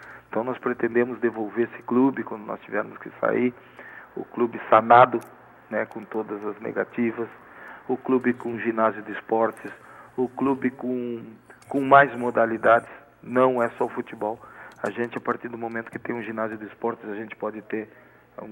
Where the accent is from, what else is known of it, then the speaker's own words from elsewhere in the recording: Uruguaiana, Rio Grande do Sul, Brazil; Eu sou natural de Uruguaiana, fronteira com a Argentina.